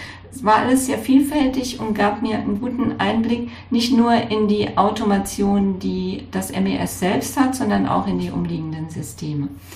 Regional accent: Darmstadt, Hesse, Germany; born there; Ich bin in Darmstadt in Hessen geboren.

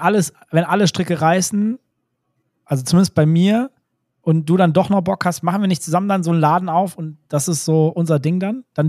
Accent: North Rhine-Westphalia, Germany; ich komme aus NRW

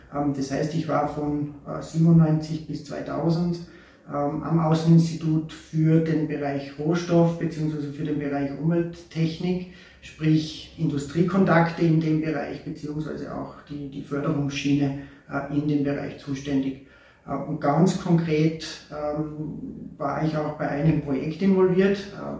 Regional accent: Mürzzuschlag, Styria, Austria; Ich bin gebürtiger Mürzzuschlager, aufgewachsen in Mürzzuschlag, Schule gegangen in Mürzzuschlag und habe auch dort maturiert.

